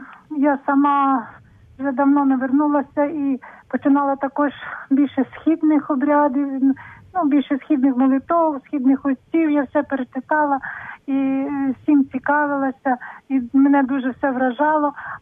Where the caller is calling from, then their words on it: Ternopil, Ternopil Oblast, Ukraine; я з Тернополя.